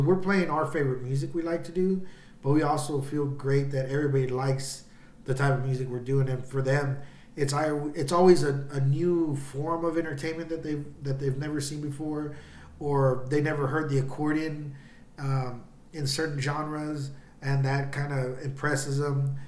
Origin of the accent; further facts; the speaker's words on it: Houston, Texas, United States; And I told them, you know, we are all from Houston, but we do different jobs.